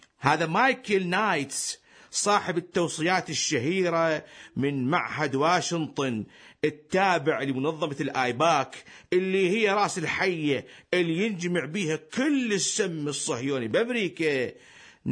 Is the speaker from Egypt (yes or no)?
no; Iraq; إن كان على مستوى بلدنا العراق